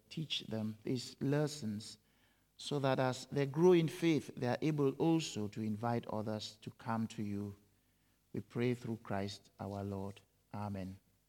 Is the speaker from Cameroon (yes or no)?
yes; Boo, Cameroon; now in Scotland, United Kingdom; I come from Cameroon, you come from Edinburgh. Interesting. So, if I went back to my village now, I'm sure many of the people will be quite surprised that a village boy from Boo now lives in Great Britain, in Scotland.